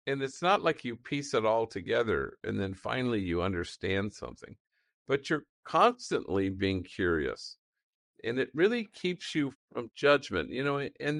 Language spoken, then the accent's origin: English; Los Angeles, California, United States; I mean, I'm 70 years old. I was born and raised in Los Angeles.